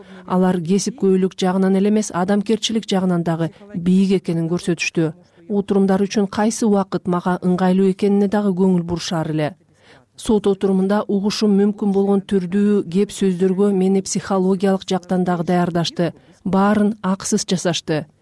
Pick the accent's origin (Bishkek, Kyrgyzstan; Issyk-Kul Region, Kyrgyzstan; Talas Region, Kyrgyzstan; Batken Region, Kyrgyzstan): Batken Region, Kyrgyzstan; Kyzyl-Kiya; Менин кичи мекеним Кызыл Кыя шаарында